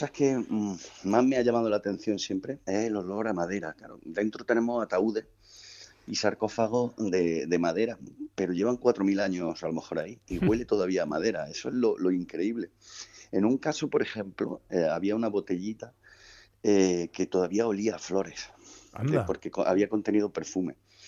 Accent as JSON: {"language": "Spanish", "region": "Andalusia", "country": "Spain", "said": "Sí, bueno, y la verdad es que somos andaluces."}